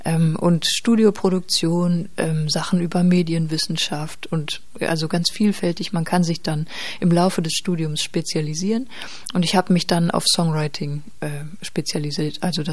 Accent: North Rhine-Westphalia, Germany; Und ich komme aus Ostwestfalen, wo das Platt schon wieder ganz anders ist.

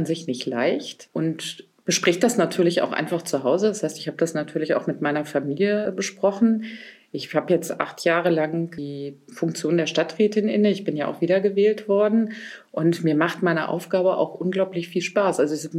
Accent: Braunschweig, Lower Saxony, Germany; Ich bin ja in Braunschweig geboren. Ich komme aus der Region. Meine Familie, also meine Eltern kommen aus Braunschweig, meine Großeltern kommen aus Braunschweig.

